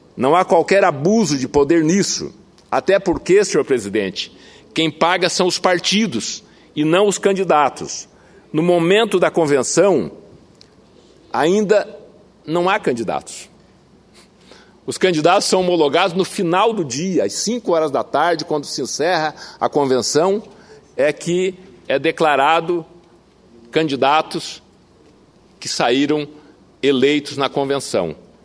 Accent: Rondônia, Brazil; o que ocorreu ontem lá no meu estado de Rondônia.

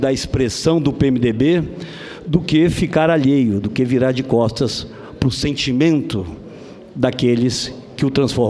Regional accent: Minas Gerais, Brazil; Recolho como mineiro essas homenagens e as agradeço, mas elas vêm tarde.

